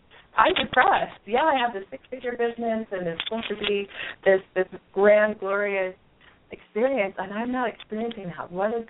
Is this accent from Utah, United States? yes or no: yes; Utah, United States; also born or lived in Ogden; I'm calling in from Salt Lake City, Utah, and I was actually born just a few cities over in Ogden, Utah, but I'm a Utah gal, lived here most of my life